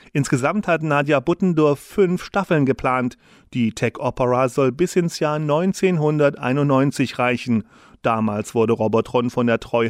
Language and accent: German; East Germany, Germany; Nö, also ich komme auch aus dem Osten